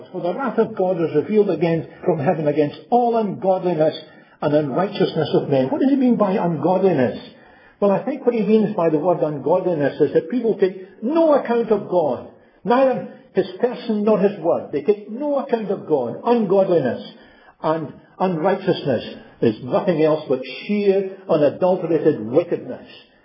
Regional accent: Glasgow, Scotland, United Kingdom; I was brought up in Springburn in the city of Glasgow

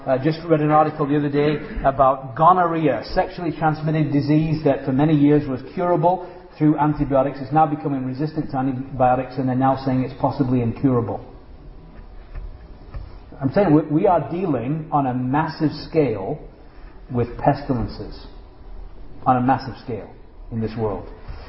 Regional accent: England, United Kingdom; I grew up in England, and I can tell you, I used to always be thankful that I lived in England, because nothing dramatic ever happened in England.

